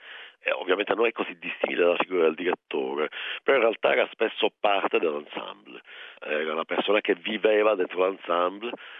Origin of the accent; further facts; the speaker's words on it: Palermo, Sicily, Italy; now in Milan, Italy; dato che io sono siciliano. Sono nato a Palermo, anche se sto a Milano, comunque sono nato a Palermo.